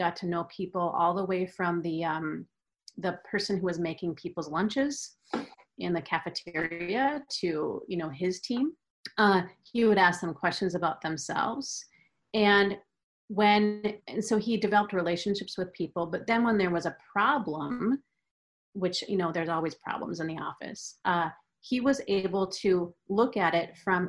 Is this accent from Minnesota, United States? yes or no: yes; Minnesota, United States; I'm from Minnesota in America.